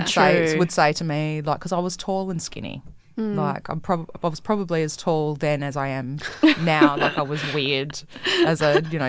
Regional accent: Perth, Western Australia, Australia; So I am Whadjuk, Yuwut and Ballardong. I cover most of the Perth metro area, the Wheat Belt, and up to Yuwut country there, up past Yantcha. So it's like I've grown up in Perth most of my life.

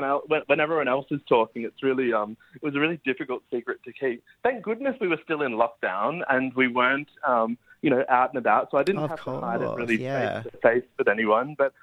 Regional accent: Melbourne, Victoria, Australia; I always say that I'm from Melbourne, but I'm spiritually from Perth.

